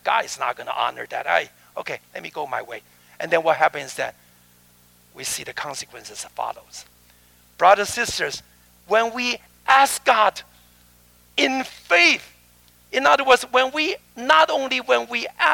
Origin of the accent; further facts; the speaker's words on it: Hong Kong; I came from Hong Kong, a city boy.